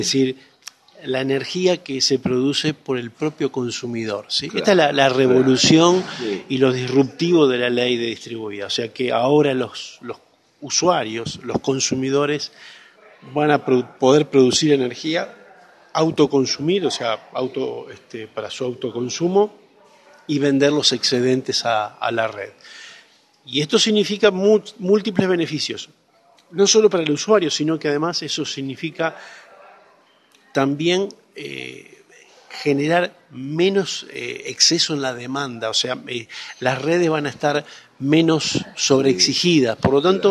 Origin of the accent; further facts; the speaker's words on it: Rosario, Santa Fe, Argentina; now in Buenos Aires, Argentina; Yo soy originalmente oriundo de Rosario, de Santa Fe, pero hace muchos años ya viviendo en la ciudad de Buenos Aires.